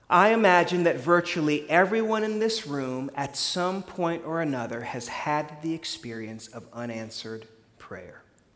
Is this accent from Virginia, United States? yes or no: no; Florida, United States; Now, when I was younger, growing up in Florida